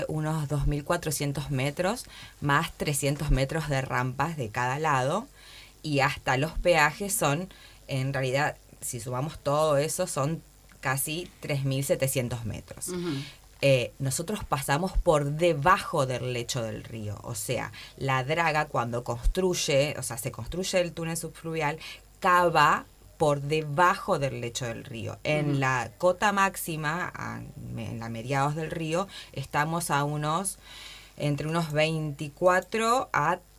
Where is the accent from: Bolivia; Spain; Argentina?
Argentina; nosotros, como santafesinos y entrerrianos